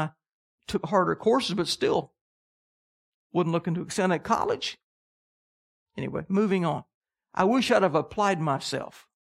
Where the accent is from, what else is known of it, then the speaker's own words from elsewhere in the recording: Canada; because they pronounced the words totally different than I did. I'm from Canada. They made fun of my speech.